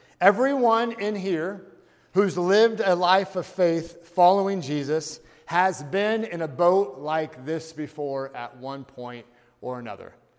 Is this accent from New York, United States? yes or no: no; Indiana, United States; I'm from Indiana.